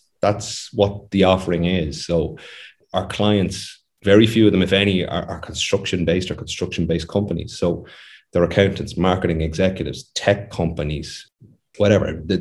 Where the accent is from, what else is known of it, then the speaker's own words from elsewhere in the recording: Skerries, County Dublin, Ireland; I'm from Skerries. I'm reared in Skerries. I have huge ties to the community in Skerries here.